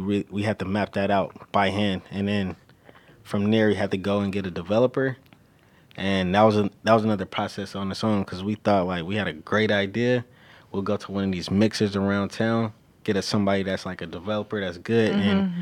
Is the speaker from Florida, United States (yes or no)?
no; Oakland, California, United States; Growing up in Oakland, everybody's a basketball guy.